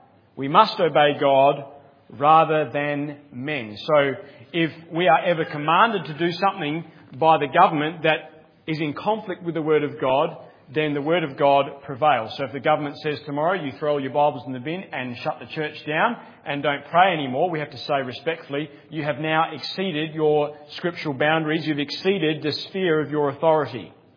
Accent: Australia; as an Australian

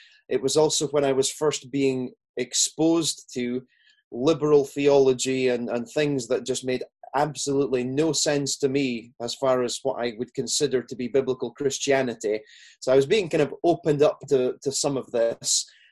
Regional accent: Peterhead, Scotland, United Kingdom; accent: Scottish; also born or lived in Aberdeen; So I grew up there I was born in Aberdeen, and then I grew up in a town north of there called Peterhead. And though I sound very Scottish

